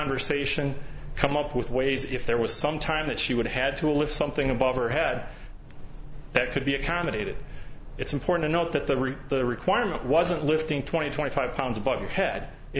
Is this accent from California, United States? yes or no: no; Eau Claire, Wisconsin, United States; as being somebody from that is northern Wisconsin, and although I'm not from the Wausau community, I'm from the Eau Claire community.